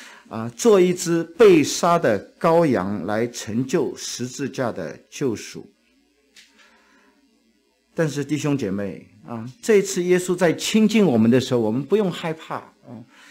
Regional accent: China; now in Canada; 我们中国人啊，我们在中国的时候我们怕当官的

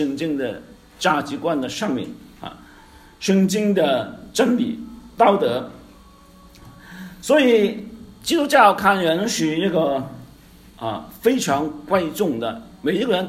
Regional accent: Hong Kong; 因为我跟师母都是从香港来的，我们当中也有很多的弟兄姐妹也是从香港来的

